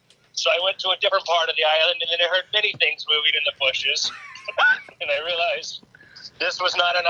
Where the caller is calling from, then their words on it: Florida, United States; Florida. Where else?